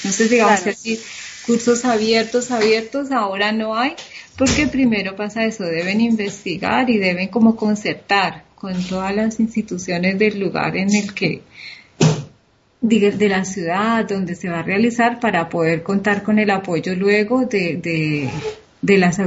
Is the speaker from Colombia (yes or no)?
yes; Colombia; por ejemplo en mi país, sí. Yo trabajé en el hospital, en uno de los hospitales de Cali